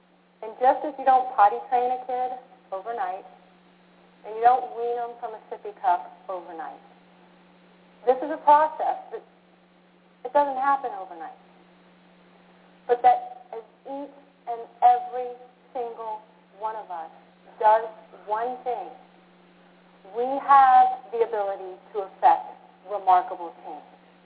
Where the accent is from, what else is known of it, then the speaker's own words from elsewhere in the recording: United States; And as an American, I realized this very easily could be affecting our global competitiveness.